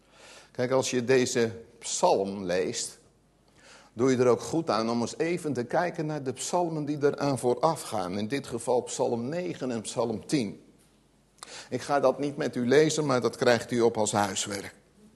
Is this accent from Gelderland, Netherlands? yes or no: yes; Gelderland, Netherlands; ik kom van de Veluwe